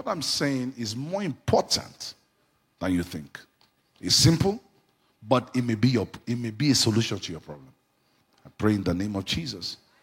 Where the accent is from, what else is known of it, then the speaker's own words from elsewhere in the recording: Nigeria; I'm a dual citizen. I'm a Nigerian.